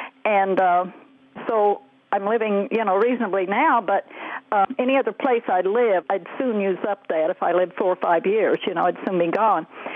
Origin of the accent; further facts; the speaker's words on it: Independence, Missouri, United States; also born or lived in Kansas City; now in Granite City, United States; I was born in Kansas City, but I was my house. My parents lived in. I lived in Independence, Missouri, for 18 years. I was born, went to school there